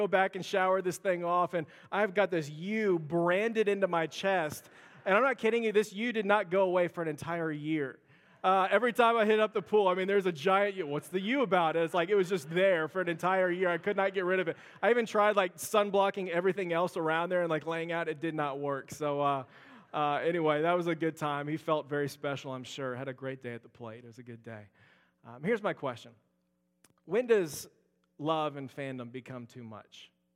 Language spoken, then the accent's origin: English; Houston, Texas, United States; I grew up in the Houston area, and so the Astros are my first love, and even the bad years.